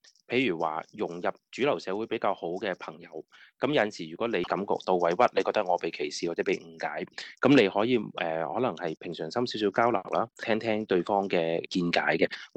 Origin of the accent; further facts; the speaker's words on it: China; 我哋中國人